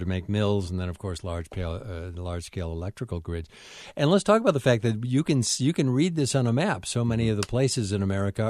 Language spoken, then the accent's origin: English; Kenmore, New York, United States; born there; Buffalo, New York, which is the city near where I was born, I was actually born in Kenmore. It's a suburb.